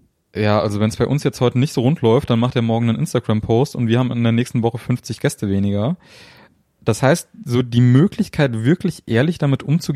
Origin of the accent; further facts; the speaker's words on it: Fulda, Hesse, Germany; born there; now in Offenbach, Germany; Mittlerweile wohne ich jetzt seit 5, 6 Jahren hier in Offenbach. Das ist direkt neben Frankfurt. Also ich fühle mich dem Rhein-Main-Gebiet mittlerweile eher verbunden als Fulda.